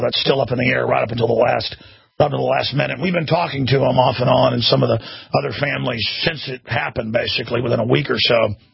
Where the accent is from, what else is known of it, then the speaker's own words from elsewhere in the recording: Dallas, Texas, United States; now in Austin, United States; I guess my hometown is really Dallas, but my adopted hometown of Austin, Texas.